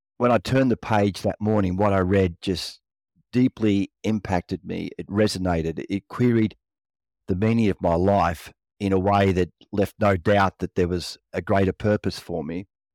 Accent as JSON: {"language": "English", "town": "Melbourne", "region": "Victoria", "country": "Australia", "tie": "born or raised there", "said": "I was raised in Melbourne in Australia. I'm one of 4 kids."}